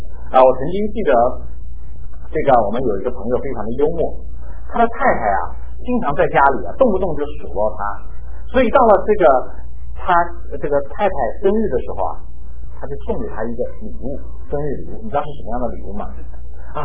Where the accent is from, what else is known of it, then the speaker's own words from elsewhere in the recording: China; 这些都是我们中国人的讲法啊